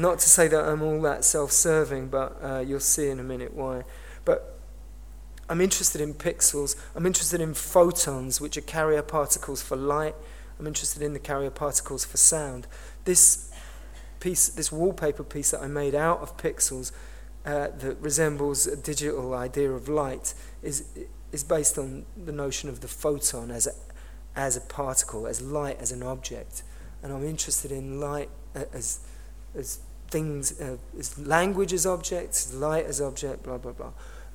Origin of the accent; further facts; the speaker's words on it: London, United Kingdom; These are London bricks, and I'm from London.